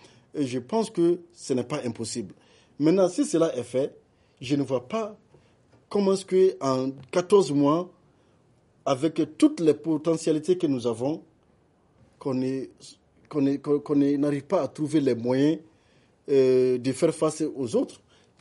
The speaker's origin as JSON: {"language": "French", "country": "Mali", "said": "Nous sommes des Maliens."}